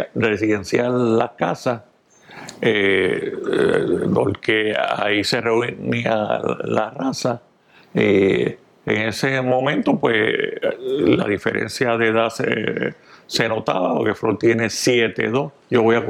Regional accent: Puerto Rico; tan celoso que somos los puertorriqueños con su primer deporte

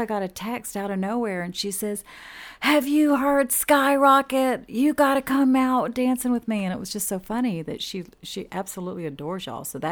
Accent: Smithville, Texas, United States; I worked on that film because it was filmed in Smithville, my hometown.

